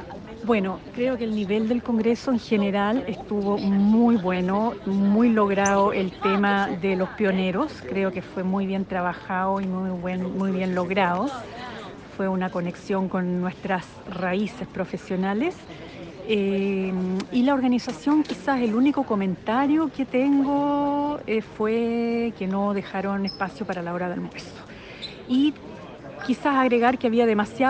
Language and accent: Spanish; Chile; la chilena, y me comprometí antes de irme de Barcelona